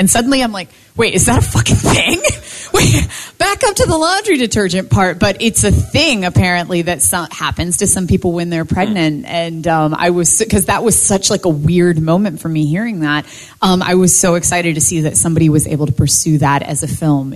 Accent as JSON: {"language": "English", "region": "Appalachia", "country": "United States", "tie": "born or raised there", "said": "Because of the area that I grew up in, I grew up in Appalachia, and we have a prolific amount of ticks."}